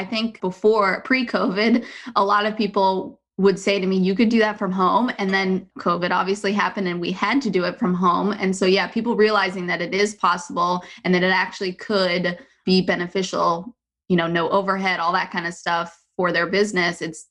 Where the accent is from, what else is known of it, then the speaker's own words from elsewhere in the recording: Des Moines, Iowa, United States; now in Maryland, United States; but we are originally from, my husband and I, Des Moines, Iowa. So we are from the Midwest, and his job has us moving around the country about every 2 years.